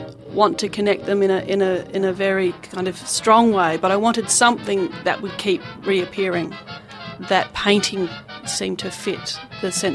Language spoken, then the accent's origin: English; Australia; born there; I'm Australian born. I have no ancestral or cultural link to the Holocaust. I have no claim to it. I'm a gay woman living in Australia